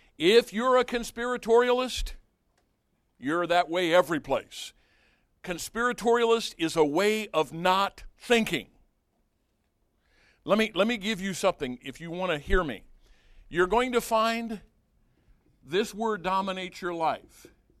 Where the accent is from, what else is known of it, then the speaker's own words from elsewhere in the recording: United States; I can speak on this because I am an American